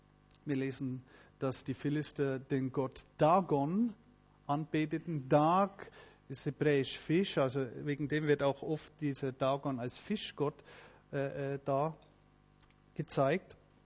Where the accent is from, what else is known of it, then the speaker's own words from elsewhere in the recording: Switzerland; Wir haben ja viel Berge bei uns in der Schweiz und wenn wir da oft einmal in der Alp sind zum Wandern